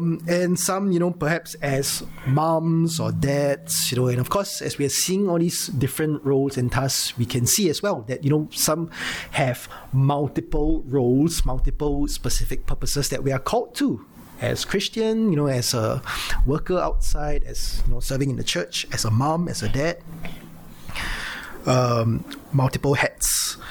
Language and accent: English; Singapore; When you think of this word as a Singaporean, right, you think of a policeman saman, a judge saman